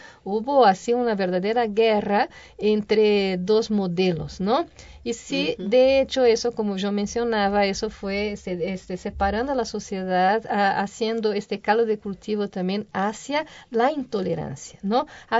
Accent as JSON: {"language": "Spanish", "country": "Brazil", "second_language": "Spanish", "said": "Yo, como brasileña, me da pena"}